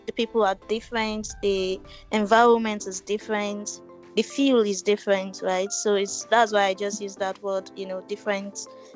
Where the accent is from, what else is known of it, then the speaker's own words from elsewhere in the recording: Abuja, Federal Capital Territory, Nigeria; My growing up in Abuja was quite peaceful. You know, I grew up in a very good family. We're just two kids and our parents, and we had a lot of people living with us